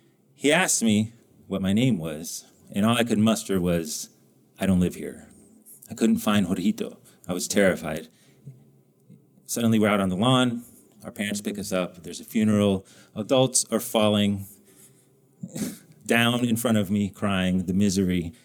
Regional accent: New Mexico, United States; born or raised there

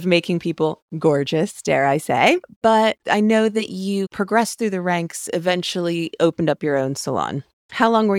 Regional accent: Ohio, United States; now in United Kingdom; people that listen regularly have probably heard me say that I'm from Ohio. So in our world, we're basically next door neighbors.

